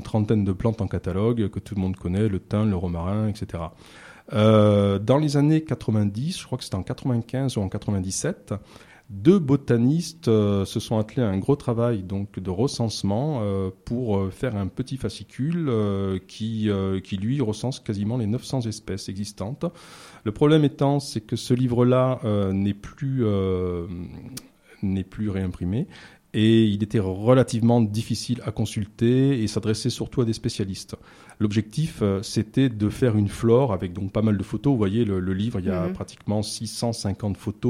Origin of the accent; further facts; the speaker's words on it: Provence-Alpes-Côte d'Azur, France; Moi, j'ai grandi dans les Calanques. J'ai grandi, mais vraiment dans les Calanques.